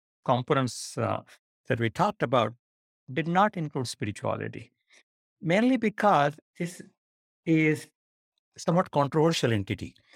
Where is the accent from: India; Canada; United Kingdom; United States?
India; So I grew up in India.